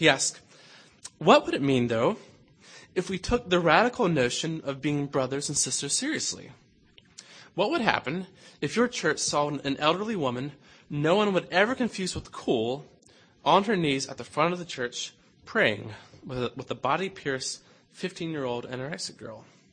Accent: the South, United States; now in Chicago, United States; I come from the South, which has quite a history of racial conflict.

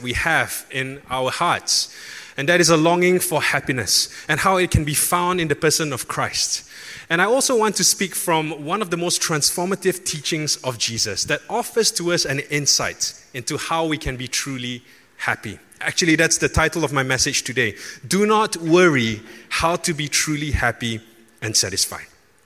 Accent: Peninsular Malaysia, Malaysia; I'm from West Malaysia.

